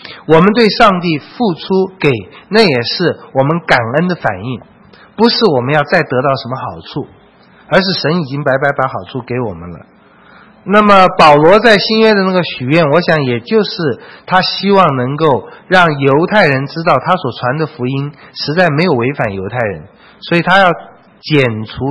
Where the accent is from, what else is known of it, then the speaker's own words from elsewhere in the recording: China; 这是我们中国人讲法哈